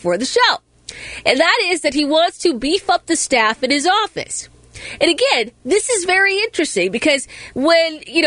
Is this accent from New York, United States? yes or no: no; Baltimore, Maryland, United States; We're on the West Side. I'm from Park Heights, right?